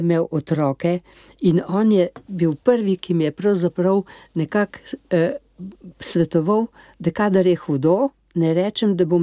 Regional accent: Sevnica, Lower Sava, Slovenia; born there; To je moj rojstni kraj. Rafko to ni ravno rojstni, ampak vendar je zelo majhen otrok prišel v Sevnico, ki je cela familija sevniška. No, in tako da rada se vračava v Sevnico.

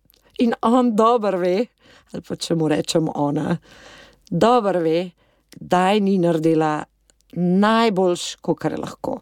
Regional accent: Kamnik, Central Slovenia, Slovenia; jaz sem pa tudi iz Kamnika

